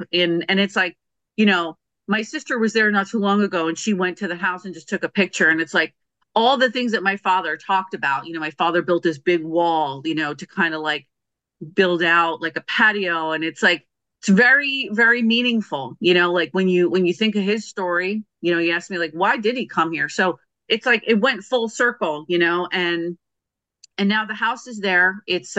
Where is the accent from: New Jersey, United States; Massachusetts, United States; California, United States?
New Jersey, United States; Newark; born there; They were doing that back when they were in Newark, so they settled in Newark. I was born in Newark.